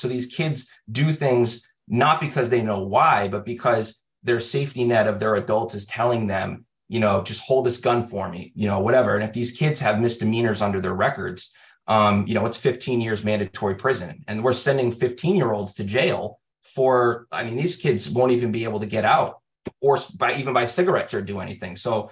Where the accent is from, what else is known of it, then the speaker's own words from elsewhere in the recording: Boston, Massachusetts, United States; I'm from Massachusetts, the Boston area, a little bit of Rhode Island, but primarily the New England area.